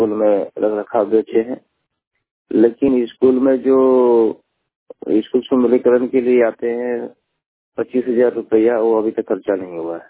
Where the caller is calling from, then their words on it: Hardakul, Jharkhand, India; मैं देवघर जिला हरदकुल गांव से बोल रहा हूँ। मेरा गांव हरदकुल है